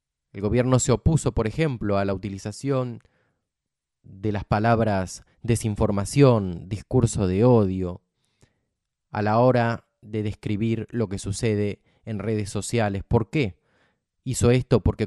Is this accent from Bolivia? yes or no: no; Argentina; Que por supuesto a mí como argentino me da orgullo que la Argentina levante estas banderas cuando nadie las levanta.